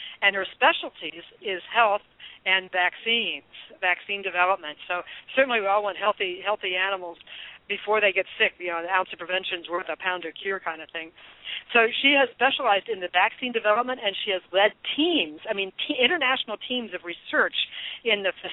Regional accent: Virginia, United States; She got her PhD in genetics, yay, from Virginia Tech, my home state

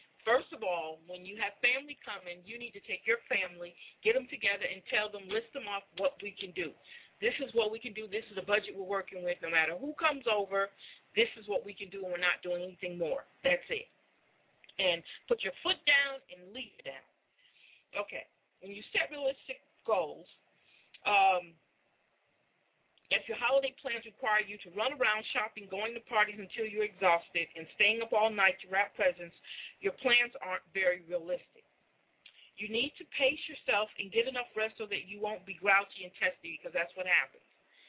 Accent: New York, United States; born there; also born or lived in Michigan; When I was little, we were up in New York. I was born in New York, so we had the beautiful snow. I lived in Michigan, beautiful snow.

